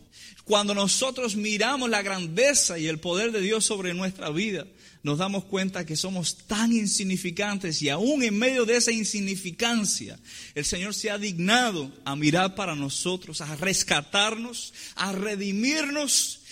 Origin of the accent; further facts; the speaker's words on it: Cuba; Yo me acuerdo cuando era niño, en Cuba había que hacerlo.